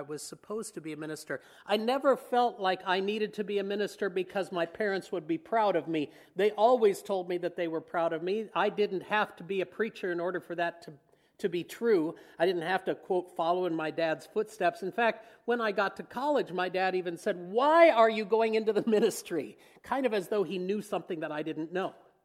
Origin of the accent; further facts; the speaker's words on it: West Burlington, Iowa, United States; also born or lived in Dubuque; And then in fifth grade, we moved away from West Burlington, but the calling never left me.